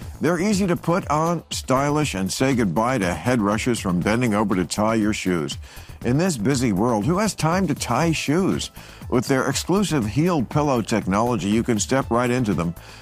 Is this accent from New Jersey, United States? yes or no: yes; New Jersey, United States; And my home state, New Jersey, the Borgata on May 18th